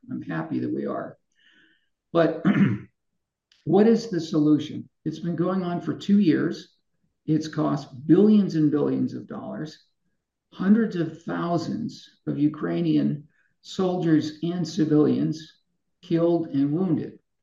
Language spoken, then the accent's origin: English; Ireland; also born or lived in Germany; I grew up in Ireland and Germany. My mother grew up in Finland.